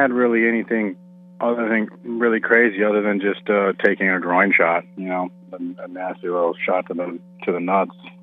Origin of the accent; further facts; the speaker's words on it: Minnesota, United States; now in Fort Worth, United States; actually back in Minnesota right now. I'm the GM of Ritz Cabaret Minneapolis, Minnesota, kind of back in my home state.